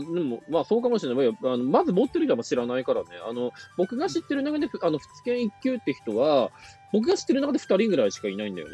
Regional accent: Aomori, Japan; 例えば僕は青森とか出身ですけど、青森でも別に大学で受けれましたから。

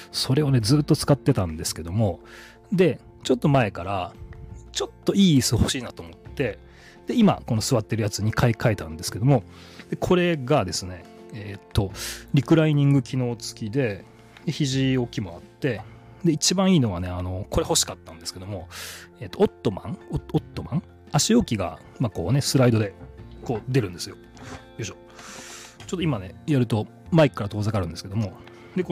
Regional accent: Hiroshima, Japan; 自分は広島なんですけども、まあ、家の近くに、蔦屋書店がありまして、

